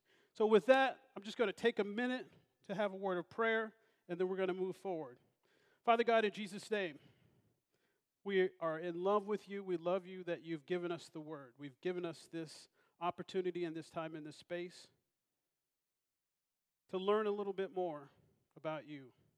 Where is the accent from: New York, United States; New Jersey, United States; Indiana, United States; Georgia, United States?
Indiana, United States; Indianapolis; I'm from Indianapolis, Indiana. Diane is from Mansfield, Ohio. We came together in Belle Fountain.